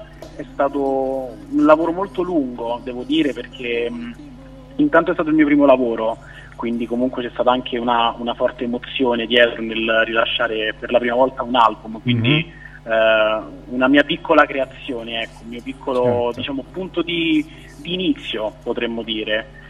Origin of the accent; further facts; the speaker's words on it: Rome, Lazio, Italy; ho 26 anni e vengo da Roma